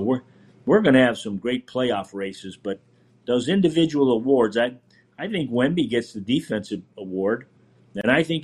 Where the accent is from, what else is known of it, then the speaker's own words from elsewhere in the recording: Massachusetts, United States; I'm from Massachusetts.